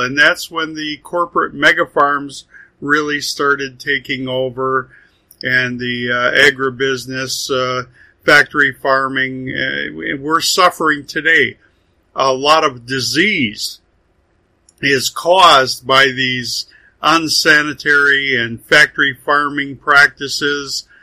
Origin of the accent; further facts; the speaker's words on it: Midwest, United States; I grew up in the Midwest and had farmers in my family